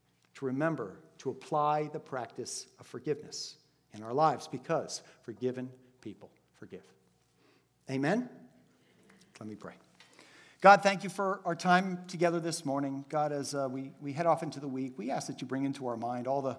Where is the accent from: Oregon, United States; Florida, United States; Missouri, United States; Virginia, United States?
Florida, United States; Miami; I mean, I grew up in Miami. I was not the best soccer player in Miami.